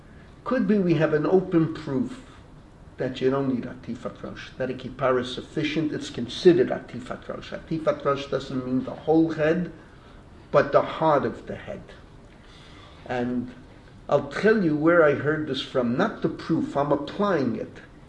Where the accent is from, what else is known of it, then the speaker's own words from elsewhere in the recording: Bronx, New York, United States; A Yankee. I grew up in the Bronx. You can't take it out of the person. I'm proud. I'm not ashamed. I grew up in the Bronx, for better, for worse. That's where I come from.